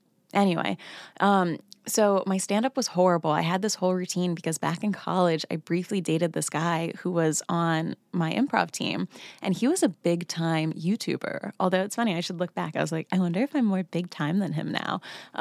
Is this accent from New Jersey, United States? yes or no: yes; New Jersey, United States; So I was born in New Jersey.